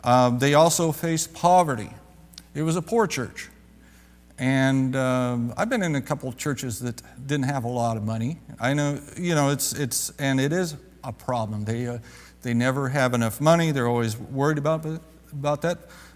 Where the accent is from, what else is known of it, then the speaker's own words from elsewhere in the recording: Midwest, United States; Of course, I grew up in the Midwest.